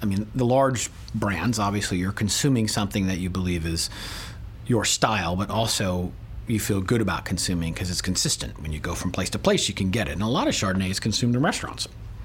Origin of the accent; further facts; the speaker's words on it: California, United States; I was from Humboldt County.